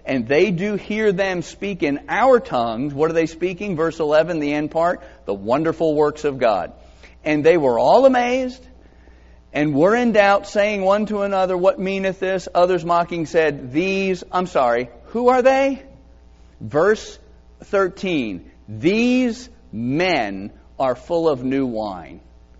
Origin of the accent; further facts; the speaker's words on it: Georgia, United States; I grew up in South Georgia.